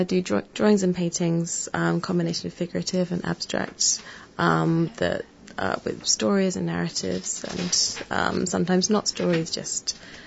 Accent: Scotland, United Kingdom; now in Australia; I'm an artist originally from Scotland. I'm half Australian. My mum's from here, so I have family here, and I moved over here about a year and a half ago.

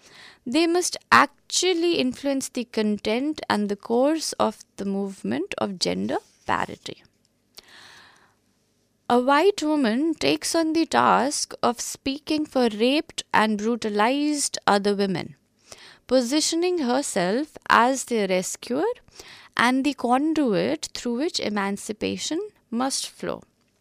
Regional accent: Pakistan; Growing up in Pakistan, I saw my mother, my grandmother, and my aunt survive terrible suffering of all sorts.

